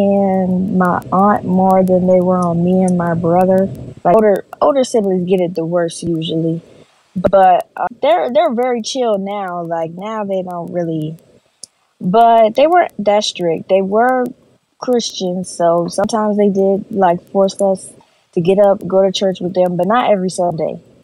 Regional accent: Charles County, Maryland, United States; I'm from Charles County, Maryland. I lived here basically my whole life. Like, I've moved a couple places, but this is basically where I've been my whole life.

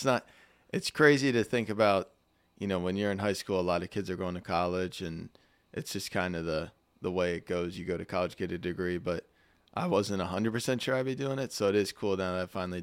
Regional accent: Pennsylvania, United States; Yeah, so I grew up in Amish country, lived next to a farmer, but we have a great family.

